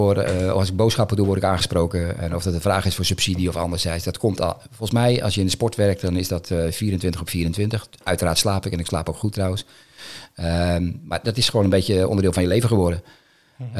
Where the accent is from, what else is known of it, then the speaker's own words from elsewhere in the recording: Zeeland, Netherlands; We zijn Zeeuwen